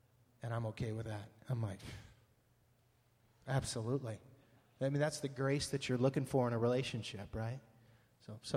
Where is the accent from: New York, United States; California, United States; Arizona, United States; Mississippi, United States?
California, United States; Fresno; because I didn't grow up knowing the Lord, and I was far from God for a long time and grew up in Fresno.